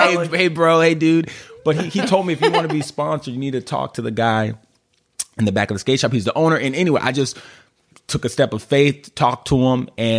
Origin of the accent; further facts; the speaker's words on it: Alaska, United States; I'm born and raised in Alaska, and when I was younger, I was super, super hyper